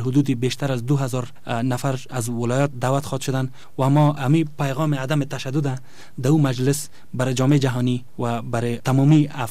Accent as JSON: {"language": "Persian", "country": "Afghanistan", "said": "ما افغان هستیم"}